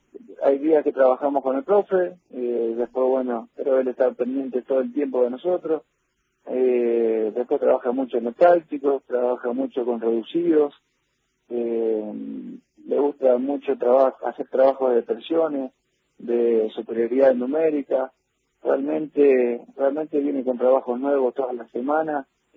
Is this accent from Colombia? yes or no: no; Argentina; acá en el club somos 5 argentinos